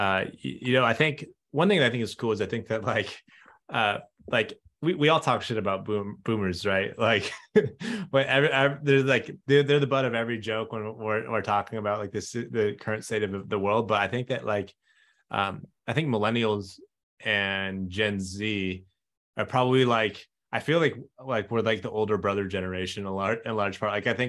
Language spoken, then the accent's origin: English; San Francisco, California, United States; I'm from San Francisco. So my parents still live there.